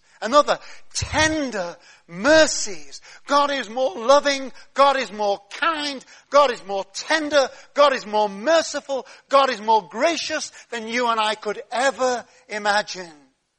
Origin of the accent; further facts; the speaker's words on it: United Kingdom; I know we're British and middle class, so we don't say amen.